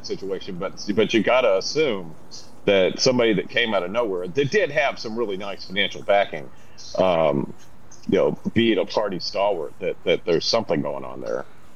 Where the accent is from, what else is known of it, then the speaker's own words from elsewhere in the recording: Memphis, Tennessee, United States; I grew up in Memphis.